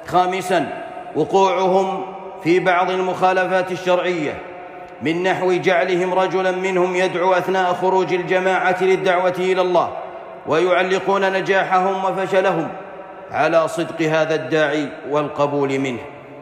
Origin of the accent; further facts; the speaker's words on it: Saudi Arabia; فكلها محظورة في بلادنا المملكة العربية السعودية